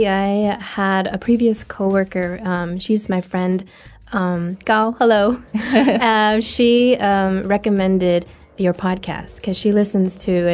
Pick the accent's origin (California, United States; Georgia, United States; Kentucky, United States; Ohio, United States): California, United States